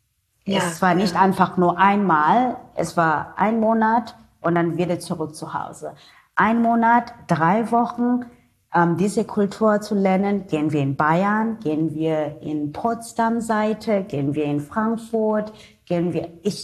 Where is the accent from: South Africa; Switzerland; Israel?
South Africa; first language Xhosa; German is a second language; Meine Muttersprache ist Xhosa, mit dem Klick, mit dem X, das ist Xhosa. Und ich kann auch dann Zulu sprechen, weil das ist ganz ähnlich mit Xhosa. Ich kann gut Afrikaans verstehen, weil ich dann auch in der Schule Afrikaans gesprochen hat.